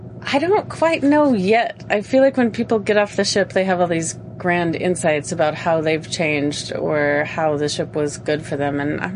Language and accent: English; Seattle, Washington, United States; I come from Seattle, Washington in the U.S., and I'm a trainee on the ship.